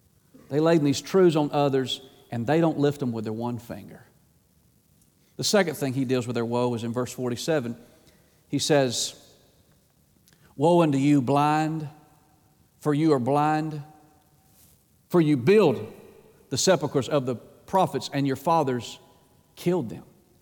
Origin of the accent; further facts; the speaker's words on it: Atlanta, Georgia, United States; I've met some of the meanest people in my life, and I grew up in Atlanta in a rough neighborhood.